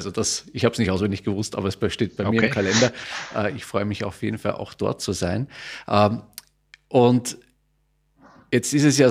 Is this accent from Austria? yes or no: yes; Vienna, Austria; Wien, aus meiner Heimatstadt, ist es ja noch mehr ums Eck.